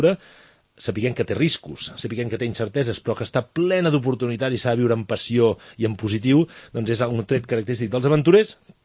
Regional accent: Catalonia, Spain; a mi em van batejar així a la meva comarca, el Ripollès

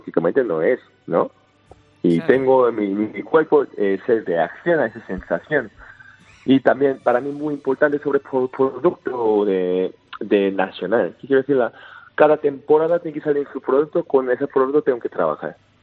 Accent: South Korea; Spanish is a second language; now in Spain; Porque soy coreano, lógicamente, ¿no?

